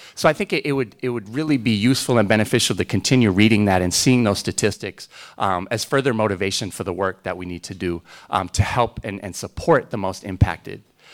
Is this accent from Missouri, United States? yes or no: no; Minnesota, United States; now in Madison, United States; I'm a transplant from Minnesota. I actually came here to UW-Madison. I graduated here in 2013.